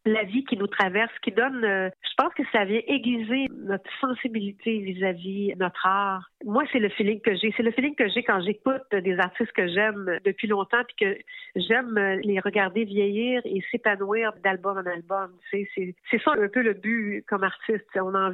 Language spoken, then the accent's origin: French; Montreal, Quebec, Canada; born there; je suis née à Montréal, donc ça parlait vraiment de la ville.